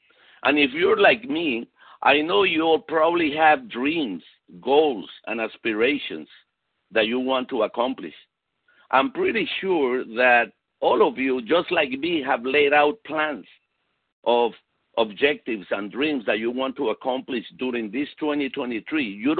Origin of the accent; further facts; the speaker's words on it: Venezuela; also born or lived in Chile / Puerto Rico; I was born in Chile. And then after I was 3 years old, my family moved to Venezuela, and I spent some years over there. And then after that, my family moved to Puerto Rico in the Caribbean.